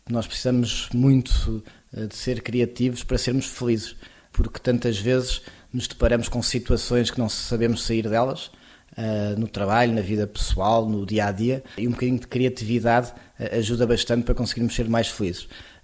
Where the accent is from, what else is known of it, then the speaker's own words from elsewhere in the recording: Cascais, Lisbon, Portugal; born there; Nasci muito perto do mar, em Cascais, muito influenciado também pelo cruzamento do mar com os pinheiros.